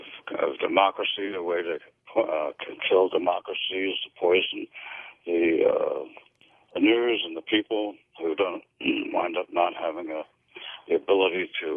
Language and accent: English; New York, United States; I grew up in New York.